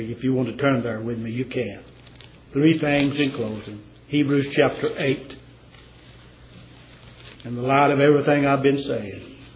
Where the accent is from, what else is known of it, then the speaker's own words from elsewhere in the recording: Tennessee, United States; When I was growing up in Tennessee on the farm and we walked through the field